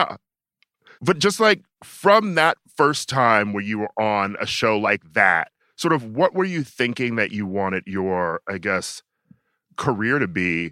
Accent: New York, United States; as a New Yorker, I personally would never set foot?

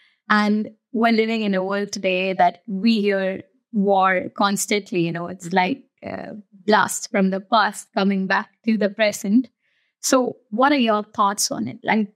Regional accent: India; English is a second language; I come from India

